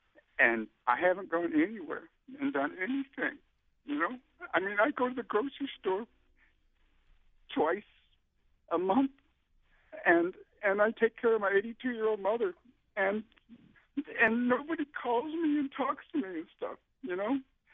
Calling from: Illinois, United States; Well, I'm calling from Manuka, Illinois.

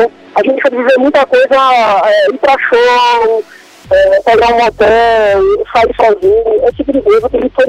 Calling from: Recife, Pernambuco, Brazil; Falo do Recife.

